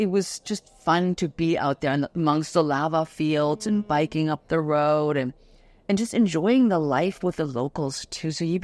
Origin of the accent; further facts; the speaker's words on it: Germany; English is a second language; now in United States; I'm originally from Germany.